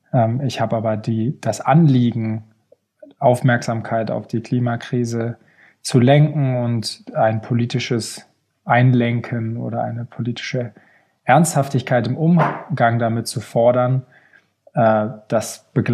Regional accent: Hamburg, Germany; now in Geneva, Switzerland; ich bin am Wasser aufgewachsen in Hamburg

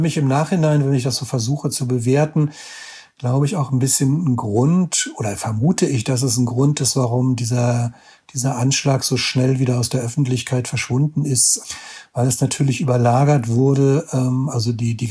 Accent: Hamburg, Germany; Ich bin Hamburger

